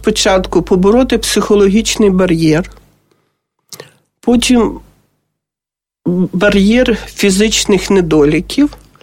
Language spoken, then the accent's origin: Ukrainian; Kyiv, Ukraine; А ми корінні кияни.